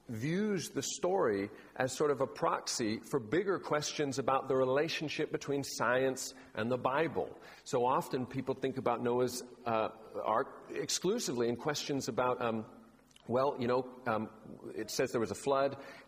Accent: Los Angeles, California, United States; my hometown newspaper, the Los Angeles Times, had a big story.

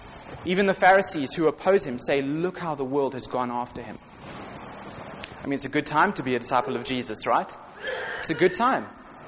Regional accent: South Africa; now in Bournemouth, United Kingdom; by my accent, I'm not from Bournemouth. I'm from South Africa, so not New Zealand, all right? Not Australia, South Africa.

